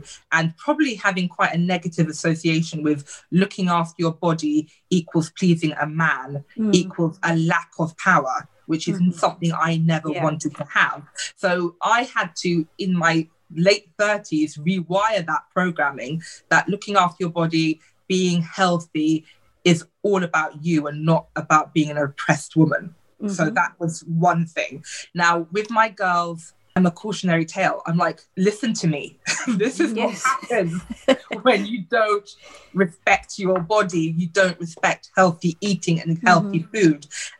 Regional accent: Nigeria; I'm Nigerian. I'm never going to be a size six.

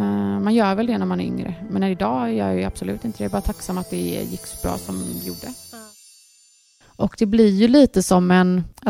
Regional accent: Gothenburg, Västra Götaland County, Sweden; vi är uppvuxna här ute i Torsland. Det är ett jättefint område.

